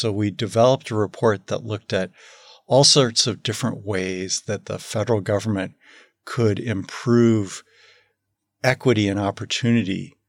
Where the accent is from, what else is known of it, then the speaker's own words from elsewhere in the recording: Los Angeles, California, United States; I grew up in Los Angeles, and my grandmother lived near the beach.